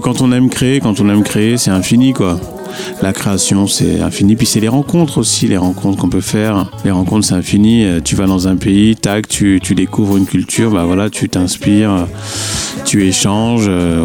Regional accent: Lyon, Auvergne-Rhône-Alpes, France; mais avec des musiciens de mon bled, qui est Lyon

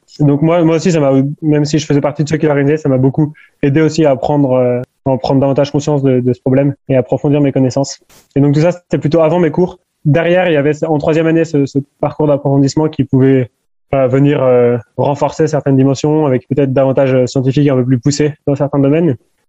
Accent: Angers, Pays de la Loire, France; moi je viens d'Angers à la base. J'ai été à l'école, au collège, au lycée à Angers. J'étais au Sacré-Cœur.

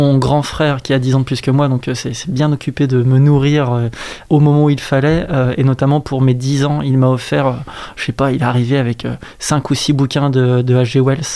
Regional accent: Saint-Nazaire, Pays de la Loire, France; Je suis né, j'ai grandi à Saint-Nazaire, donc jusqu'à mon école primaire, collège, lycée, jusqu'à Saint-Nazaire, enfin à Saint-Nazaire, jusqu'au bout.

